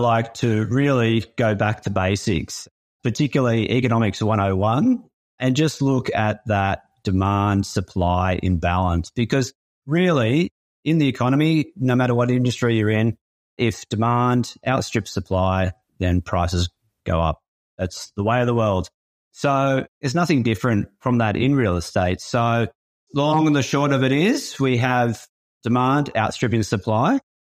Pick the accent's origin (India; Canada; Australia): Australia; Yeah, well, I'm from Australia. So just moved back after that experience.